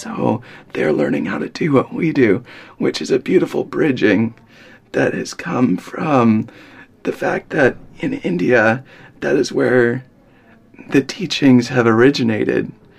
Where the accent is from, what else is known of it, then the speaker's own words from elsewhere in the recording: Victoria, British Columbia, Canada; now in Seattle, United States; I live in Seattle, Washington, where I play music full-time. And I'm from Victoria, Canada, which is about a 4-hour ferry ride from Seattle.